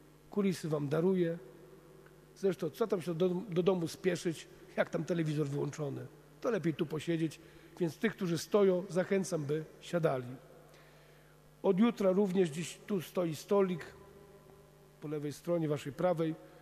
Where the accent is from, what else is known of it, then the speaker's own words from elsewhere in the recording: Międzyrzec Podlaski, Lublin Voivodeship, Poland; W Międzyrzecu, skąd pochodzę